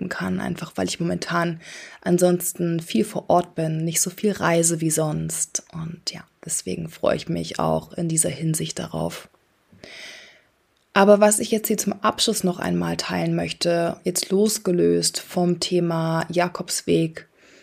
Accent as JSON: {"language": "German", "town": "Bilbao", "region": "Basque Country", "country": "Spain", "tie": "born or raised there", "also_born_or_lived": "Singapore", "said": "ich bin in Bilbao aufgewachsen, aber auch in Singapur und generell bin ich in meiner Kindheit sehr, sehr viel umgezogen."}